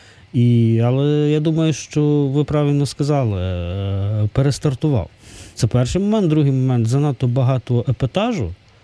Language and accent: Ukrainian; Lviv, Lviv Oblast, Ukraine; now in Kyiv, Ukraine; Тому що я сам родом зі Львова